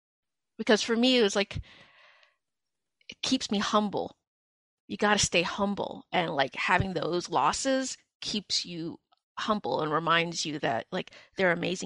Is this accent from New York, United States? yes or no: yes; New York City, New York, United States; But for me, it's like I am an urban Khmer. I am Khmer from New York City. That is something I will take to my grave and be extremely proud of.